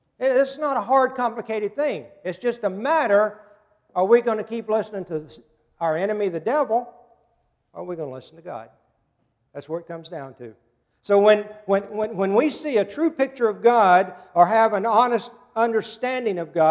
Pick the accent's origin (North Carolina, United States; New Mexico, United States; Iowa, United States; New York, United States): North Carolina, United States; Siler City; I grew up over in Siler City in Liberty, North Carolina area. We had chair factories and hosiery mills.